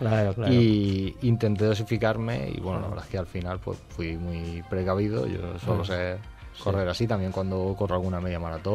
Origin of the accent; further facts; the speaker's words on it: Granada, Andalusia, Spain; Hay una que me hace mucha ilusión hacer, que es mi tierra en Granada